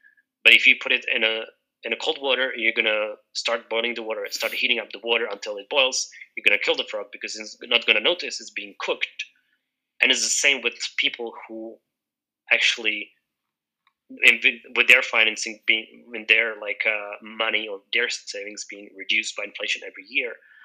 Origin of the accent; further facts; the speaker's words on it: Czechia; me, I'm from the Czech Republic, so our national currency, Czech koruna, is somewhat stable over the long term.